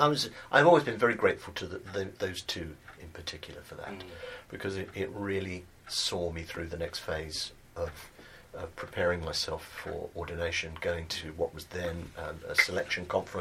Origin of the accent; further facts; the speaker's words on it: Canterbury, South East England, United Kingdom; So I grew up in Canterbury, and I went to a local county primary school